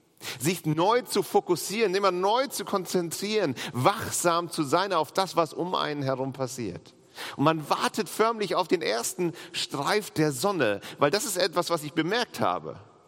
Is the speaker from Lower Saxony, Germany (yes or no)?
yes; Langeoog, Lower Saxony, Germany; auf Langeoog, ostfriesische Insel, meine Heimat.